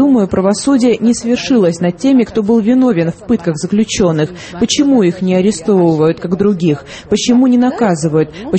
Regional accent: Georgia; Знаете, мы, грузины, были совсем другими.

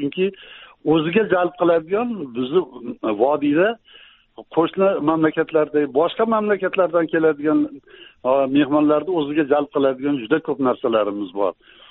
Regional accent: Chimyon, Fergana Region, Uzbekistan; man yoshligim o'tgan qishlog'im Chimyonda

